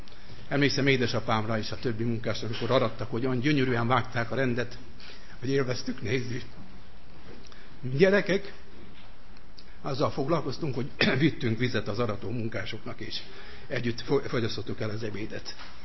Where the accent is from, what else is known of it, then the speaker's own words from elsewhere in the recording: Satu Mare, Satu Mare County, Romania; Hát én is városi gyerek voltam, és városban nőttem fel, de németiben, vagyis németi részben, ahol gazdálkodók voltak.